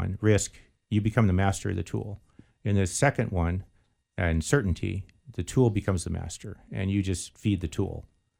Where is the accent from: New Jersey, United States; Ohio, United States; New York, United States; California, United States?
California, United States; San Diego; also born or lived in Los Angeles; I grew up in San Diego, but I was born in L.A. Mm-hmm. and we lived there until 1958.